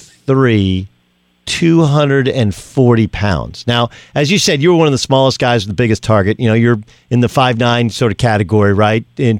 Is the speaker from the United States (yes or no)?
yes; California, United States; that's my childhood growing up in Southern California.